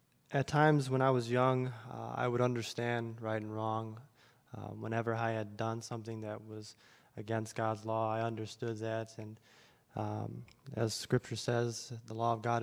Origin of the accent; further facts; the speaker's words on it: Cicero, Illinois, United States; I was born and raised in Chicago, specifically in a suburb outside of Chicago, Cicero.